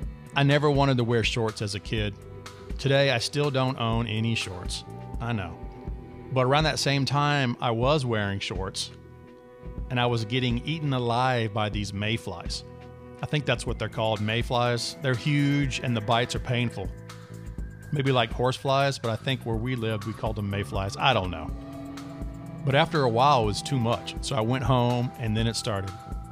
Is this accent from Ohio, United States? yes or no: no; Newport News, Virginia, United States; I grew up in Newport News, Virginia, that's two words, Newport and News, in a cul-de-sac at the end of a neighborhood